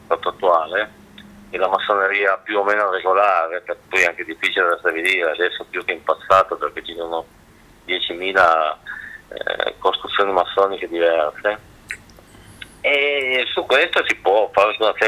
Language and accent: Italian; Piedmont, Italy; c'è stata una predominanza di una visione piemontese, io sono piemontese